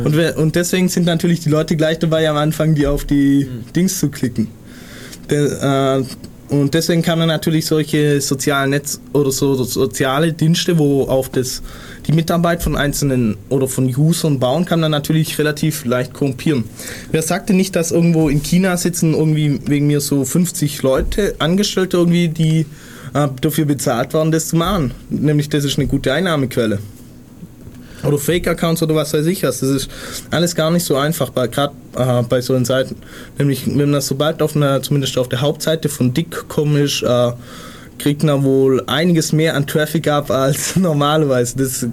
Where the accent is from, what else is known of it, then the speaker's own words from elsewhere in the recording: Ulm, Baden-Württemberg, Germany; weil ich komme auch aus Ulm